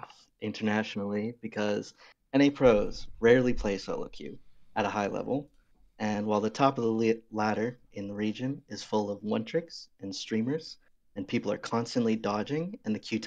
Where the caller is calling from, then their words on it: Baltimore, Maryland, United States; I'm calling from Baltimore, Maryland.